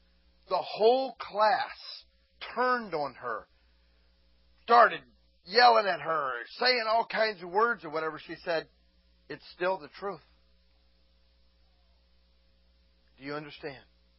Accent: Florida, United States; Just I grew up in Florida.

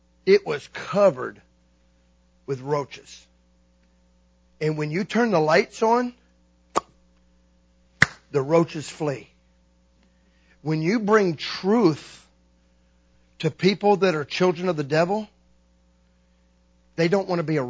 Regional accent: Florida, United States; I told you I grew up in Florida, and down there they have roaches. Y'all call them palmetto bugs. Down there we call them roaches.

